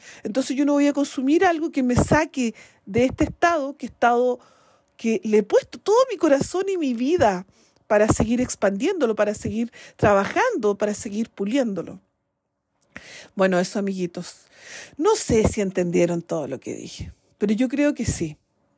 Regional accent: Chile; Bueno, soy chilena, es parte de la vida.

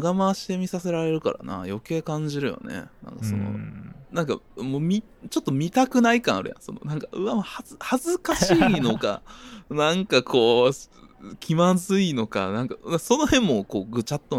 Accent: Kansai, Japan; やっぱね、僕たち関西出身で

